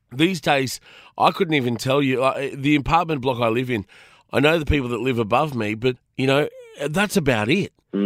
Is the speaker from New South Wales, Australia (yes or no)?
no; Brisbane, Queensland, Australia; I grew up in Brisbane